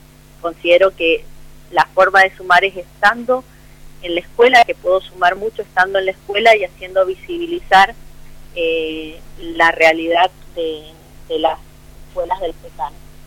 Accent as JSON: {"language": "Spanish", "town": "Lavalle", "region": "Mendoza", "country": "Argentina", "said": "es muy importante para nosotros, como en primer lugar, como lavallinos, como mendocinos y como argentinos."}